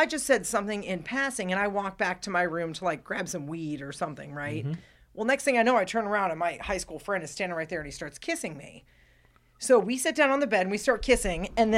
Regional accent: Arizona, United States; now in Las Vegas, United States; So this was before I moved to Vegas. I was still living in my hometown in Arizona.

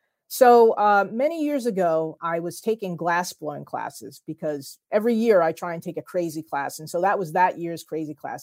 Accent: New Jersey, United States; I liken it to my home state of New Jersey, because both New Jersey and material science have been overshadowed by their neighbors.

